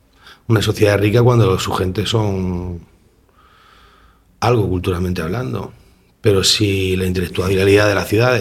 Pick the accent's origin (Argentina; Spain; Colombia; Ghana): Spain; Cartagena, Region of Murcia; Pues soy de cartagenero de primera generación, mis padres son malagueños los dos. Aquí mi familia lleva poco tiempo, llevan 40 años